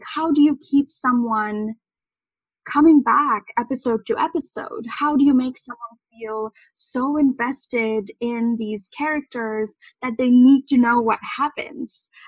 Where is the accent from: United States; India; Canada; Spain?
India; growing up in India, we were definitely exposed to all of these American things